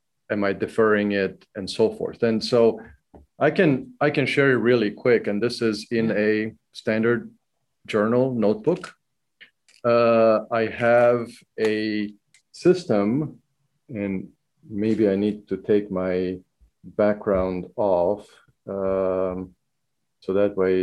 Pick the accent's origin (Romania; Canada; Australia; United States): Romania; First of all, growing up in Romania, I've used fountain pens as my way of writing.